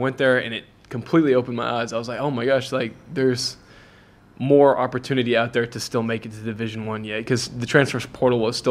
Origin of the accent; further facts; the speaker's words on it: Arkansas, United States; Man, I'm from Arkansas. I played high school up there